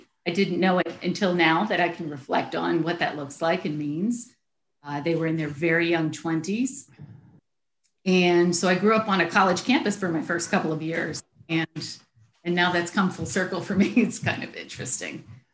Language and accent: English; Maryland, United States; I had a great growing up, great childhood, and I grew up in Maryland. I grew up in the Mid-Atlantic, where we have a spring that requires light and not as much rain here.